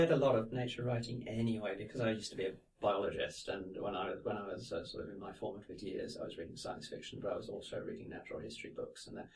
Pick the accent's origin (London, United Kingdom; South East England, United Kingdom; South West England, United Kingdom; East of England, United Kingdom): South West England, United Kingdom; I grew up in Gloucestershire, so and I grew up at a time just when television was coming in and changing all that.